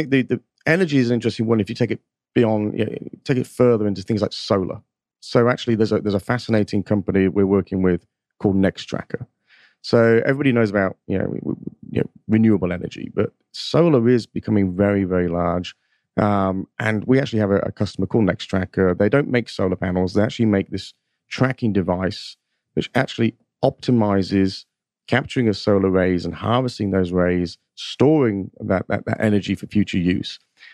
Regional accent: Northampton, East Midlands, United Kingdom; So I'm from Northampton, England. I actually started my career in supply chain.

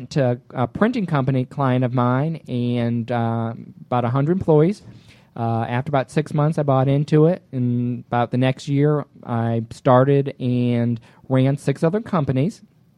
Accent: West Hartford, Connecticut, United States; moved away as an adult; also born or lived in Georgia; Well, I was born and raised in West Hartford, Connecticut. At the age of 18, I came down to Georgia. Went to school at the University of Georgia

